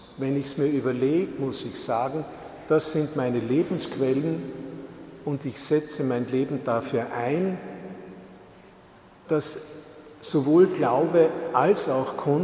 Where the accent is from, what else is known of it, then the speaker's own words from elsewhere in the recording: Salzburg, Austria; Ich bin ja in Salzburg aufgewachsen und bin deswegen gewohnt, mit Touristen zu leben.